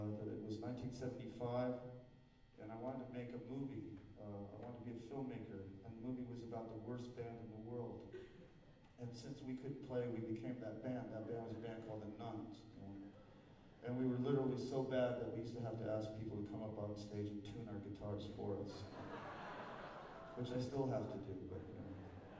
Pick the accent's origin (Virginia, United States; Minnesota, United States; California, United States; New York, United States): California, United States; Huntington Beach; also born or lived in San Antonio, Texas; I was born in San Antonio, Texas in 1951. And we moved from San Antonio to Huntington Beach, California in 1957.